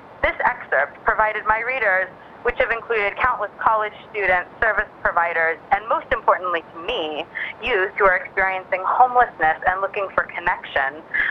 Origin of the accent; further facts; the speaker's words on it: Oregon, United States; now in Brooklyn, United States; I'm a queer author based in Brooklyn, New York. I grew up in Oregon